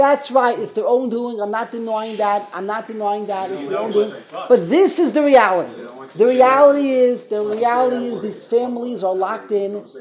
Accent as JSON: {"language": "English", "country": "United States", "said": "But I'm an American. I'm an American. I feel secure."}